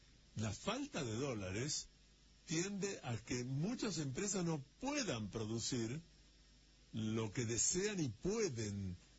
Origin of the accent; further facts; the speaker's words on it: Argentina; somos todos los argentinos los que tendríamos, los que debiéramos tener conciencia